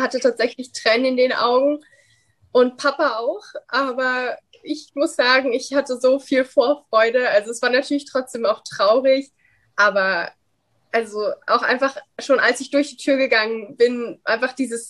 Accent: Dresden, Saxony, Germany; also ich komme ja aus Dresden

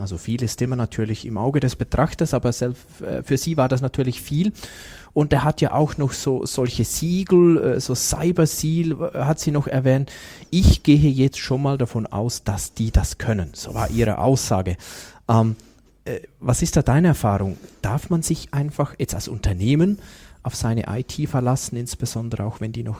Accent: Switzerland; hier sind wir Schweizer Weltmeister

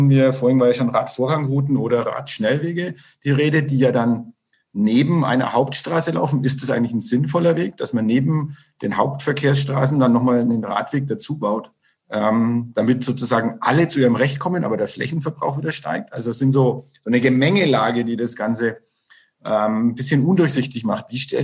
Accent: Bad Windsheim, Bavaria, Germany; und ich rede jetzt von meiner Heimatstadt Bad Windsheim

